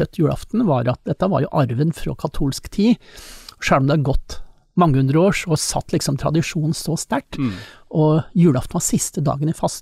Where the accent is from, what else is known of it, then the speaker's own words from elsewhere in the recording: Eastern Norway, Norway; for meg som østlending